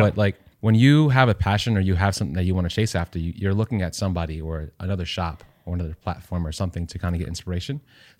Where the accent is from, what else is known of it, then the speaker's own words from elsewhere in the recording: United States; I am from the States